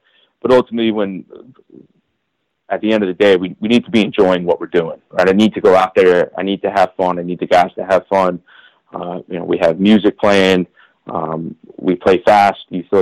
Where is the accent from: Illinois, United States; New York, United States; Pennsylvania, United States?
Pennsylvania, United States; Philadelphia; No, I am from, like I said, I'm from Philadelphia. I grew up Western suburbs. I went to Radnor High School.